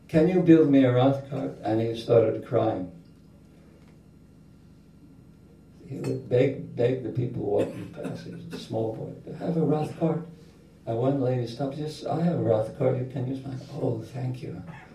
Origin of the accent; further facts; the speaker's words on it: Kolkata, West Bengal, India; And later, I grew up in Calcutta.